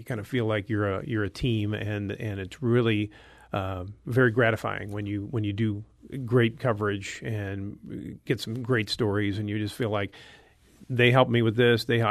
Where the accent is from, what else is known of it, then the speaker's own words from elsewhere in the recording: St. Louis, Missouri, United States; And I was at WILL in Champaign-Urbana prior to returning to St. Louis, which is my hometown, in 1995.